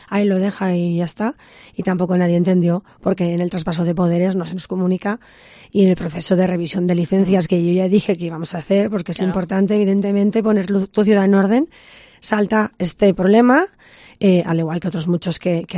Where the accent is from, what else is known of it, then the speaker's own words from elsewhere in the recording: Aragon, Spain; yo como alcaldesa de Huesca, preocupada por mi ciudad, y también como alta aragonesa y aragonesa